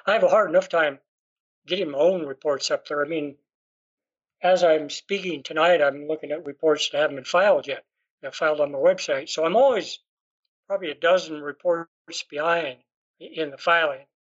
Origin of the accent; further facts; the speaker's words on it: Montana, United States; I was raised here in Montana, and growing up in the 1950s, there was just a UFO craze out there